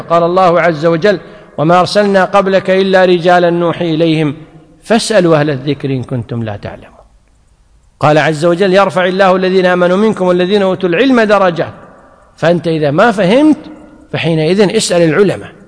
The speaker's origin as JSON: {"language": "Arabic", "country": "Kuwait", "said": "يعني هذه تسمى بالعامية عندنا بالكويت"}